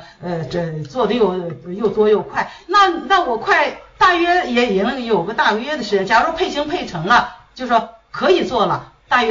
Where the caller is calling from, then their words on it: Wuxi, Jiangsu, China; 我是无锡的哈